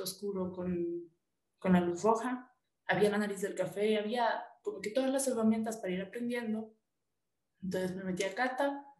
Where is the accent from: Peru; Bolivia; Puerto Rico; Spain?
Bolivia; provengo de Bolivia.